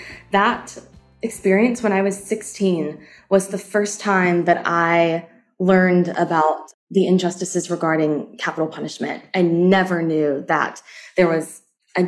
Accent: the South, United States; growing up in the South, and having just this, you know, my community told me to believe this, and so I chose to believe it.

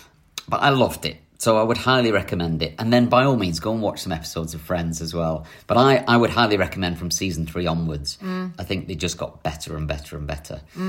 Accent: United Kingdom; probably because we're British.

